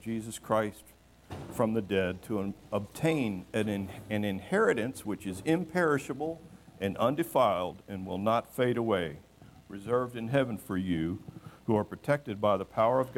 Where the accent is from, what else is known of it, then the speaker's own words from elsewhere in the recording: Virginia, United States; I'm born and raised in Fairfax County. I'm from inside the Beltway.